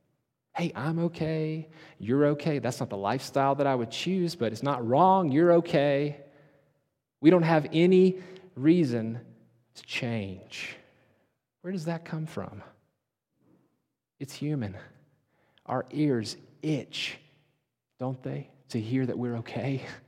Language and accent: English; North Carolina, United States; So I'm treating the mango tree like I might treat an apple tree in my home state of North Carolina.